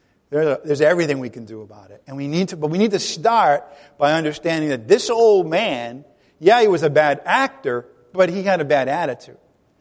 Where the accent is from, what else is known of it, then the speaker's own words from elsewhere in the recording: Rhode Island, United States; I wanted you to pronounce it because I'm from Rhode Island and I have trouble with R.